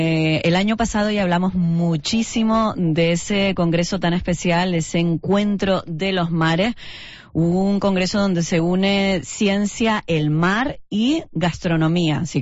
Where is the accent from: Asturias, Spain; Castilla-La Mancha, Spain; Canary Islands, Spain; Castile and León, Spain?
Canary Islands, Spain; Los Cristianos; La semana que viene va a contar con una jornada popular que comienza encima en mi pueblo de los cristianos.